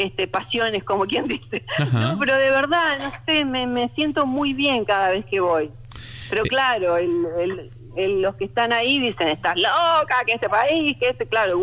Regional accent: Argentina; como yo soy medio argentina, no, no, o sea, digamos, soy argentina pero viviendo afuera

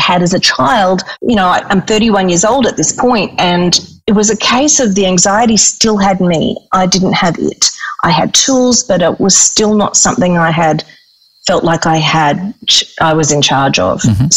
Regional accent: Mackay, Queensland, Australia; I was born and raised in Mackay, only 2 hours from here in North Queensland.

